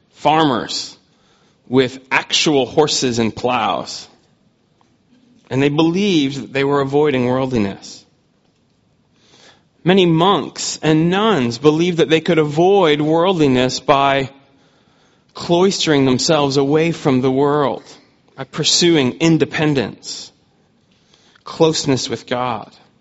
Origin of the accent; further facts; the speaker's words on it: Pennsylvania, United States; I grew up in the United States, in the state of Pennsylvania, and right behind my house growing up was a group of Amish people